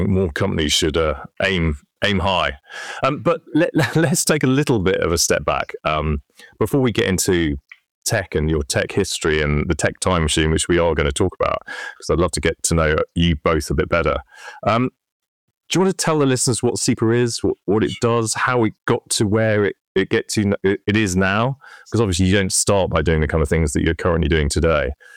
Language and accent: English; North West England, United Kingdom; So I grew up in the Northwest.